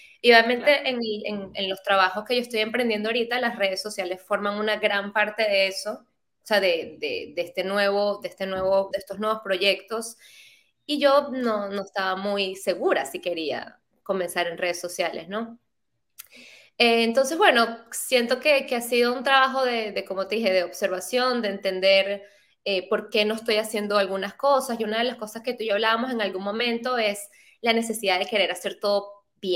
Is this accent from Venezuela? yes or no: yes; Venezuela; moved away as an adult; now in New York, United States; yo soy venezolana. Yo vivo en Nueva York desde hace 3 años. Soy psicólogo, me gradué en Caracas de psicología.